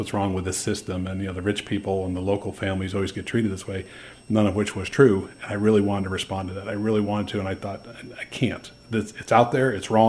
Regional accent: Ohio, United States; From somebody that did not want to live in Ohio, I grew up in Ohio and I left and swore I'd never come back.

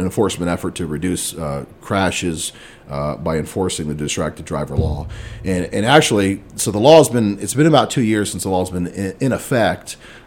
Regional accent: United States; and I grew up in Wayne County, so I'm familiar with the area too.

